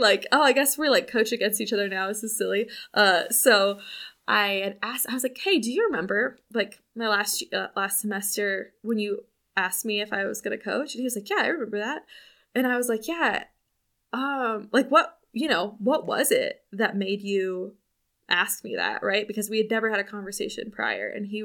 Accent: Midwest, United States; like I grew up in the Midwest and like very Midwest parents

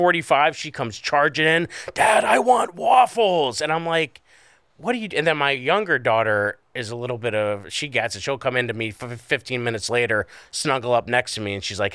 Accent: Scranton, Pennsylvania, United States; I grew up in Scranton. I don't even think we had leaves.

